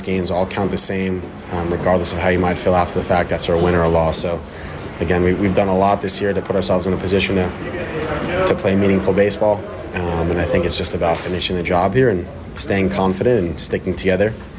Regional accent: New York, United States; Yeah, listen, I'm a New York kid, obviously. You know, I grew up in New York Yankees, New York Mets, New York sports

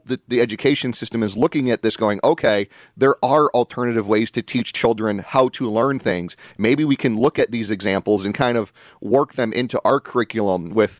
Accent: New Britain, Connecticut, United States; I remember going there as a little kid growing up in New Britain.

